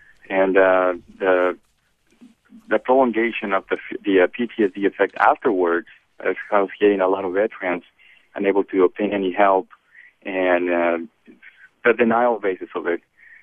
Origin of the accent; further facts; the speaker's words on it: Mexico; Me telling the stories about me growing up in Mexico and how my grandparents and my parents brought me up.